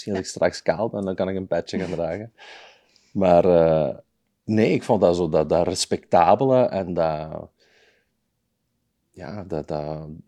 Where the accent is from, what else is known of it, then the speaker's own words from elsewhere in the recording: Beringen, Limburg, Belgium; Ik kom uit Limburg, ja. Ik woon nog altijd in Beringen.